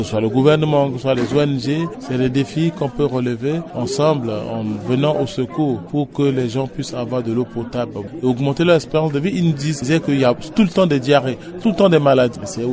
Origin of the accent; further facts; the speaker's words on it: Central African Republic; Je viens de la Vakaga, à Ouada.